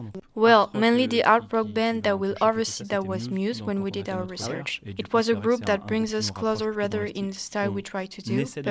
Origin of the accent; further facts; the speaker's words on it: Pays de la Loire, France; We come from Maine-et-Loire, between Cholet and Angers.